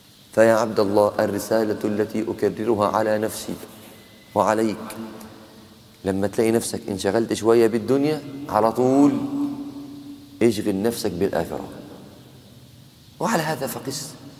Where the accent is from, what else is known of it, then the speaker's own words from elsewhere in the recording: Egypt; بتعبرنا كمصريين